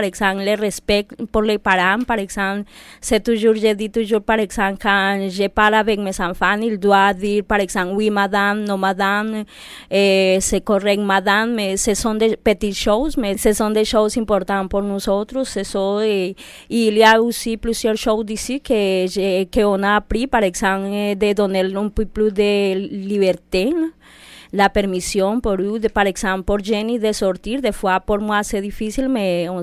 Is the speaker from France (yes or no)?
no; Colombia; moved away as an adult; Je suis mère monoparentale avec trois enfants. Quand je suis arrivée ici, il avait 14, 11 et 7 ans. Et ça fait, je suis arrivée ici en juillet 2005. Et c'est ça, je viens de la Colombie